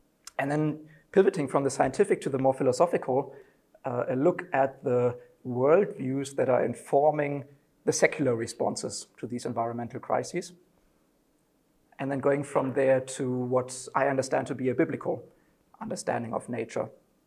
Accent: Zambia; now in Germany; I grew up in Zambia, and now I'm working in Germany as a PhD student

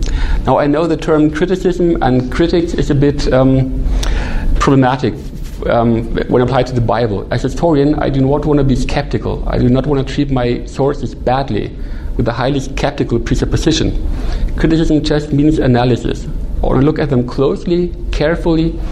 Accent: Germany; I'm from Germany.

